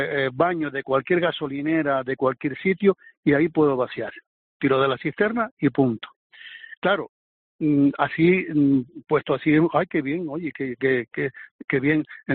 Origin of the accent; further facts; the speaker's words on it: Los Cristianos, Canary Islands, Spain; me estaciono en Los Cristianos, por ejemplo, lo conozco muy bien porque yo soy de allí